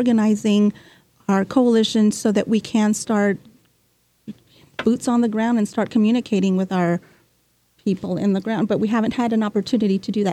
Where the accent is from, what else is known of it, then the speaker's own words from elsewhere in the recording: United States; born there; And I was born in the United States, and I'm like, he's going to kick me out.